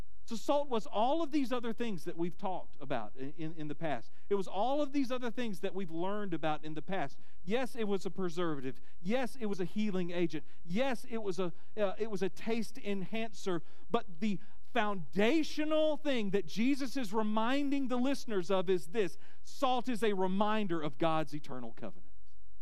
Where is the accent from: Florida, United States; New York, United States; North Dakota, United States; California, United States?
Florida, United States; Panama City; Look, I'm from Florida. I grew up in Panama City, you know, there at the beach